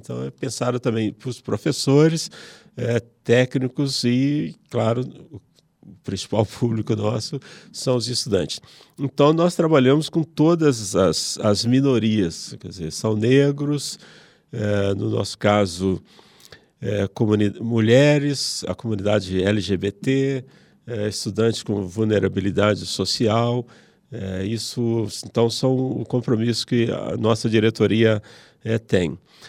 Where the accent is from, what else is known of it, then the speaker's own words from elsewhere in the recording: Minas Gerais, Brazil; now in São Paulo, Brazil; Aqui eu já sou um jovem morando na cidade de São Paulo, quer dizer, eu sou mineiro, mas um jovem morando na cidade de São Paulo